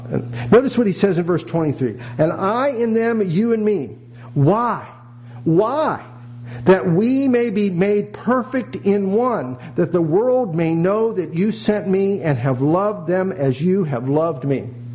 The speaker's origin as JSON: {"language": "English", "region": "West Virginia", "country": "United States", "tie": "born or raised there", "said": "except for my home state of West Virginia, most of which seceded from the Union"}